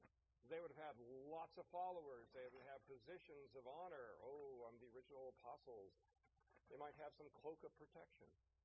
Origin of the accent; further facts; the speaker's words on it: the Carolinas, United States; And I grew up in the Carolinas with my little Southern Baptist friends constantly reminding me, doubting Thomas, you're doubting Thomas, especially around Easter time.